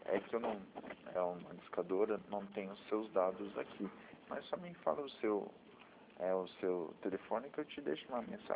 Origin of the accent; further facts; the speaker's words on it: Maringá, Paraná, Brazil; Eu sou de Maringá